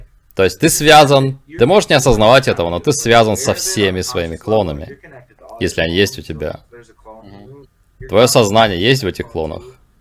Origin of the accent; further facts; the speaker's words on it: Appleton, Wisconsin, United States; Я уже говорил про город Эпплтон в штате Висконсин, откуда я родом